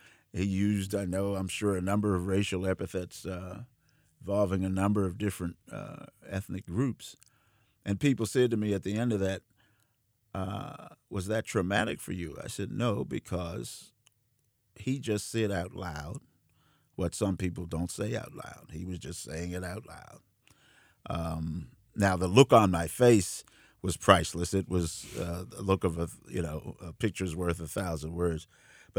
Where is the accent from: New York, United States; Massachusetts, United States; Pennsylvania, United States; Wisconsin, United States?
Pennsylvania, United States; McKeesport; where I grew up in McKeesport and in Belsouver, I wasn't that far from the Shannon Library and the Shannon Drake streetcar line.